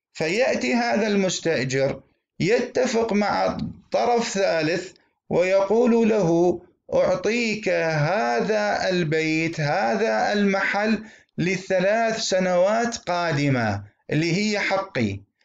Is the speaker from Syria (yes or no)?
no; Iraq; السرقفلية موضوع مهم جدا منتشر في مجتمعاتنا الشرقية، سيما عندنا في العراق